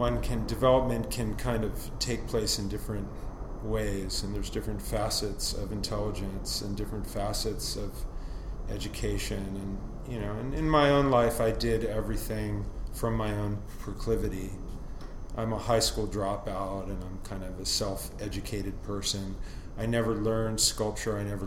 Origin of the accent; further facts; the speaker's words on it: Los Angeles, California, United States; I grew up right near the corner of Chautauqua and PCH.